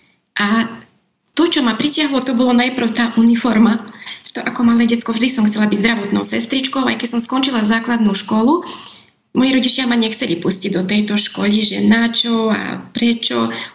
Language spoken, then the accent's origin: Slovak; Kovačica, Vojvodina, Serbia; moved away as an adult; now in Slovakia; Prichádzam zo Srbska, ináč som Slovenka, z Kovačice.